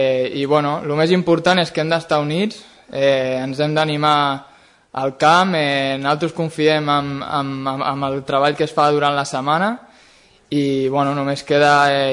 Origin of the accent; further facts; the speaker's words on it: Valls, Catalonia, Spain; Sí que és veritat que soc de Valls, que soc de Tarragona